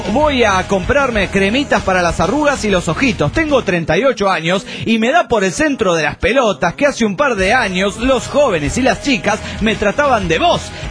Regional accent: Argentina; Soy de Argentina.

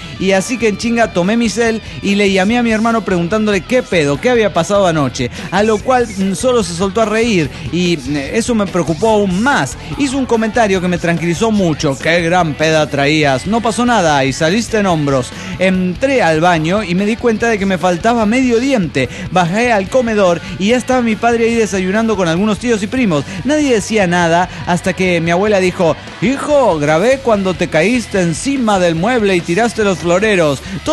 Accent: Mexico City, Mexico; mexicano.

